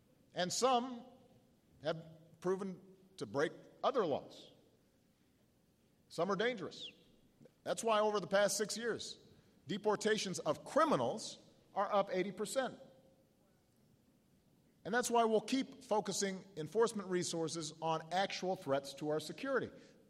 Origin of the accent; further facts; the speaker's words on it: Chicago, Illinois, United States; Let me tell you, I'm from Chicago.